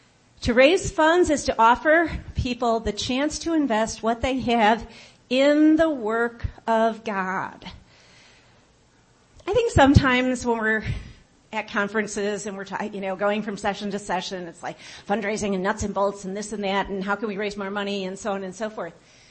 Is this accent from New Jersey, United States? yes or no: no; Chicago, Illinois, United States; I'm from Chicago.